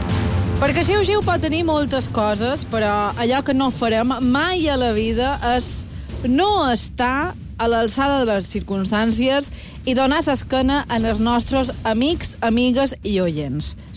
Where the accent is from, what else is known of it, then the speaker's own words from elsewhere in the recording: Bunyola, Balearic Islands, Spain; de segona mà del meu poble, de Bunyola.